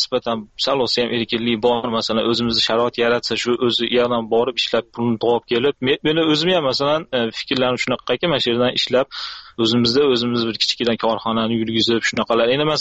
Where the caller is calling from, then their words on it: Russia; Men Rossiyadan.